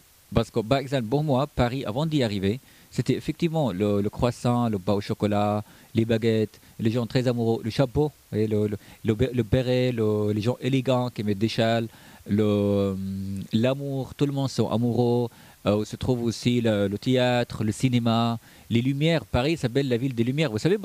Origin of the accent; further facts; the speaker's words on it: Syria; moved away as an adult; now in France; Moi, j'ai quitté la Syrie quand j'avais 25 ans. Aujourd'hui, j'ai 35 ans. Donc, j'ai grandi en France, j'ai appris beaucoup de choses. Je suis français aujourd'hui, j'ai la nationalité.